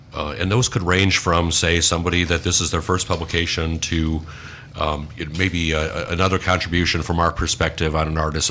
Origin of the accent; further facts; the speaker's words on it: Chesterton, Indiana, United States; Well, I'm a native of Northwest Indiana, and consider Chesterton to be my hometown. I ended up teaching at the high school that I went to.